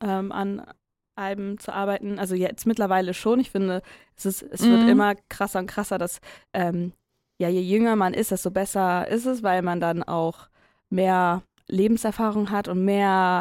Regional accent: Germany; wir als Deutsche

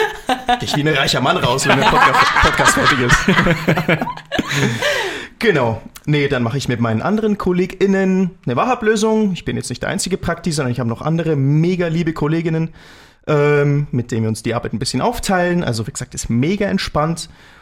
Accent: Schliersee, Bavaria, Germany; now in Munich, Germany; Ich komme eigentlich vom Schliersee, bin aber, ja, vor ein paar Monaten ein bisschen nach München gezogen

